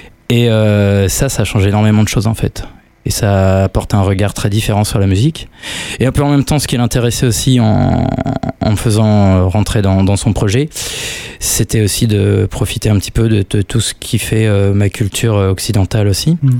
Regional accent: Centre-Val de Loire, France; born there; je suis né dans le Loir-et-Cher, 1971, voilà, ça va vous donner un petit peu une idée d'où j'arrive.

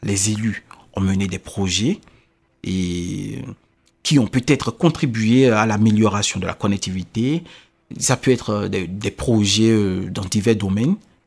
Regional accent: Benin; Je viens du Bénin.

